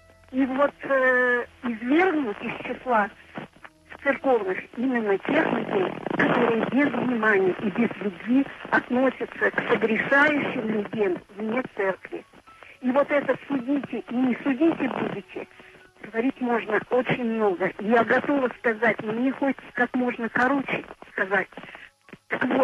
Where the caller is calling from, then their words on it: Severodvinsk, Arkhangelsk Oblast, Russia; Да, да, я из Северодвинска